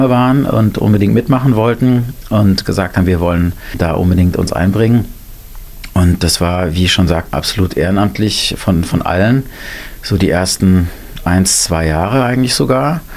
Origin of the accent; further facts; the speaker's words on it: Darmstadt, Hesse, Germany; ja, bin quasi gebürtiger Darmstädter, nicht ganz. Die erste halbe Stunde habe ich außerhalb der Stadt verbracht, aber dann kam ich mit dem Krankenwagen, weil ich eine Frühgeburt war, nach Darmstadt ins Klinikum.